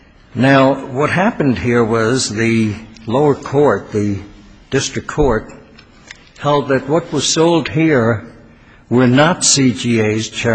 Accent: Arizona, United States; also born or lived in Los Angeles; I'm from Arizona, and I'm a member of both bars, a member of this bar for some 50 years. And I moved out of Los Angeles in 1957 to become an Arizona lawyer. So I'm back home.

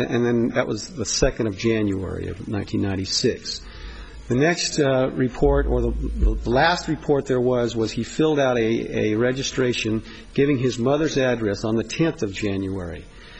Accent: Sacramento, California, United States; Sacramento.

